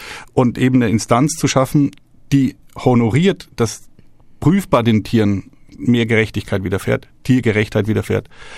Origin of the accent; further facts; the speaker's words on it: Bavaria, Germany; ich komme aus einer Region, aus Franken, wo diese kleinbürgerliche Nebenerwerbslandwirtschaft aus historischen Gründen sehr weit verbreitet war.